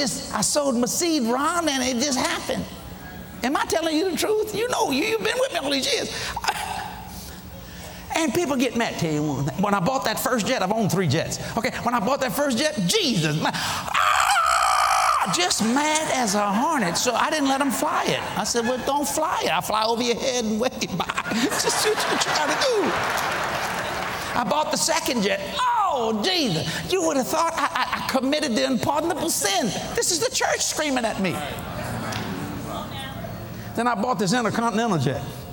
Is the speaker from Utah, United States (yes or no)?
no; New Orleans, Louisiana, United States; I was raised in the Italian sector of New Orleans.